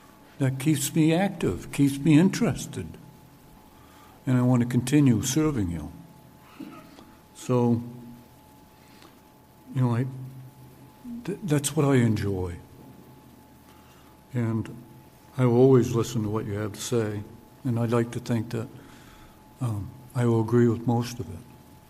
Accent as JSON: {"language": "English", "town": "Belfast", "region": "Northern Ireland", "country": "United Kingdom", "tie": "born or raised there", "said": "I was born and brought up in Belfast, and now I live 400 feet from where I was brought up. I went to city schools"}